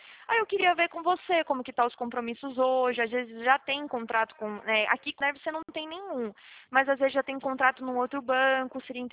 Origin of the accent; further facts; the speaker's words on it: Prudentópolis, Paraná, Brazil; born there; now in Atibaia, Brazil; Eu nasci aí no Sul, eu nasci em Prudentópolis, aí não é muito longe, mas eu trabalho aqui em São Paulo, eu fico no interior de São Paulo